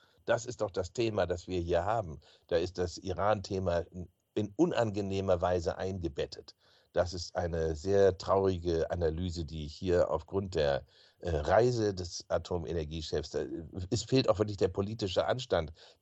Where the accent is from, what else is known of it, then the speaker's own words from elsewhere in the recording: Germany; Und das sage ich als Deutscher, als Europäer